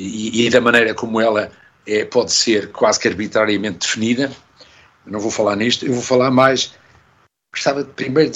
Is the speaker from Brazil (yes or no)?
no; Azores, Portugal; now in Lisbon, Portugal; é só porque sou açoriano, portanto tenho que me lembrar das Ilhas dos Açores